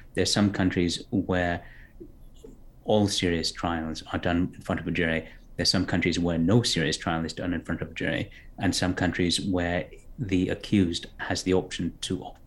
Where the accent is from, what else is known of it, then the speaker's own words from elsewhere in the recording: Canada; I come from Canada. I live in Canada.